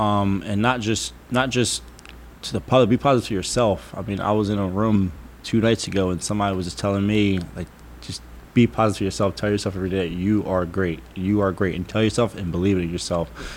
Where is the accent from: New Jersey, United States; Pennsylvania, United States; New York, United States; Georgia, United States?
New Jersey, United States; I mean, I'm from South Jersey, and like you said, you think NASCAR's from the South, right?